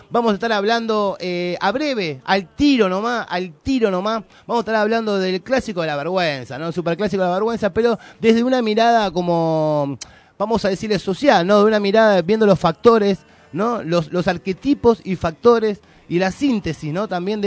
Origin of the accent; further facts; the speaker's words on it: Argentina; uno como es argentino, ¿no? Y está empalpado de este folclore futbolístico